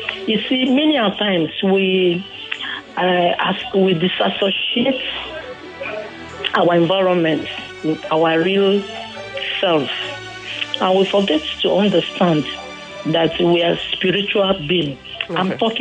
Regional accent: Imo, Nigeria; Okay. I'm from Imo State.

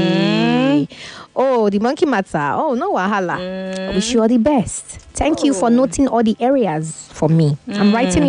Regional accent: Benue, Nigeria; I'm from Benue State.

